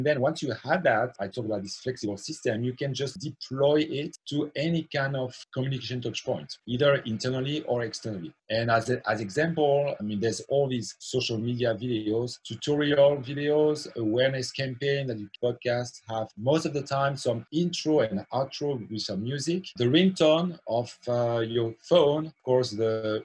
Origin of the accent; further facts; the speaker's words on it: Toulouse, Occitania, France; now in United States; As you can hear, I'm French. My hometown is Toulouse, southwest of France, where I grew up. I've been now in the US for 12, 13 years. I got my American citizenship 2 weeks ago.